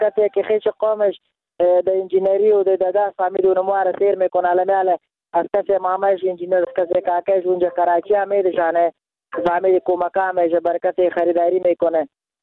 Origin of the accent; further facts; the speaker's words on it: Afghanistan; ما افغان هستم